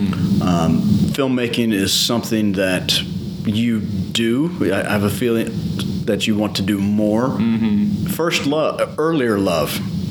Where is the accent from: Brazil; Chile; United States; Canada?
United States; Bowling Green; reminds me of my hometown, beloved of Bowling Green, which, you know, there was a little downtown capital, the little theater on the town square